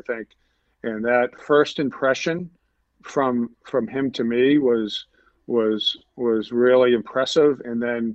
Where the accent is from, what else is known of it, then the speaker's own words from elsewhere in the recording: Boston, Massachusetts, United States; I'm from Boston, so I'm all about the Celtics